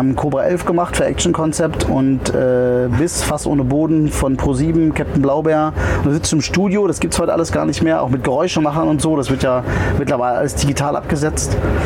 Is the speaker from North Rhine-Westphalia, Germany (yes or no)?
yes; Nieheim, North Rhine-Westphalia, Germany; also born or lived in Steinheim / Cologne / Hanover; ich bin von quasi von Nieheim, wie das Dörfchen heißt, bin ich nach Köln.